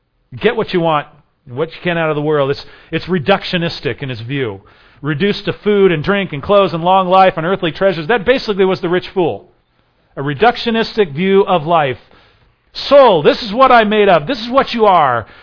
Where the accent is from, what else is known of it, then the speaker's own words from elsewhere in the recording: California, United States; And I grew up in Northern California, plenty of fog in Northern California.